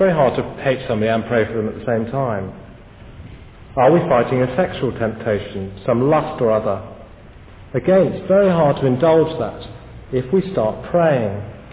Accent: United Kingdom; because I'm British and I don't do that sort of thing.

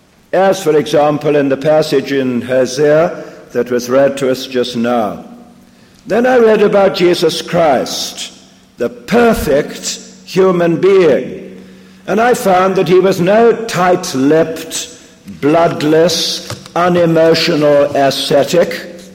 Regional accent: England, United Kingdom; I'm one of those cold fish called an Englishman. I'm descended from Anglo-Saxons, and I haven't a drop of Celtic blood in my veins. I'm shy, reserved, and buttoned up. Besides, I was brought up in an English public school

